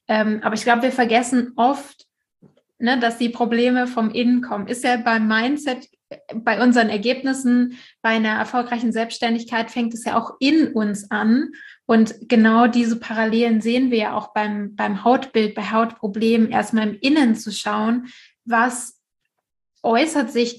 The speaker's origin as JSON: {"language": "German", "country": "Germany", "tie": "born or raised there", "said": "zumindest in der Kultur, wo ich hier aufgewachsen bin in Deutschland, kenne ich jetzt niemanden."}